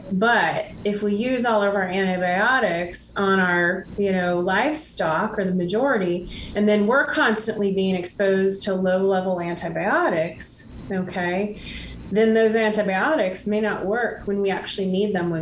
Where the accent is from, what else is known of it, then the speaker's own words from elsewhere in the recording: Midwest, United States; And so I grew up in the Midwest and on a farm of sorts that we would have cows put on our land.